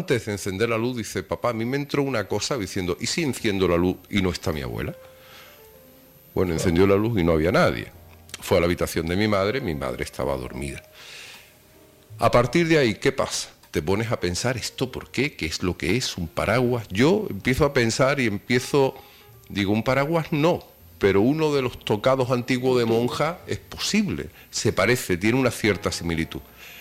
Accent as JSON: {"language": "Spanish", "country": "Spain", "tie": "born or raised there", "said": "Yo soy del barrio de la Iglesia, mayor, de toda la vida, y sigo viviendo allí, en Jorge Juan."}